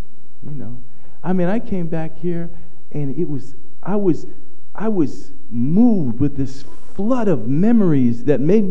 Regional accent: San Jose, California, United States; now in New York metropolitan area, United States; I moved from San Jose, California, here to the New York metropolitan area in 1983. He said, "You look good." But I miss my home. I'm a California boy.

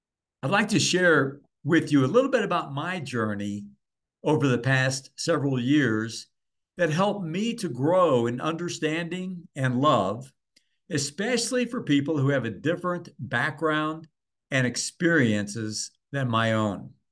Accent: Miami, Florida, United States; I had no Black friends growing up in Miami.

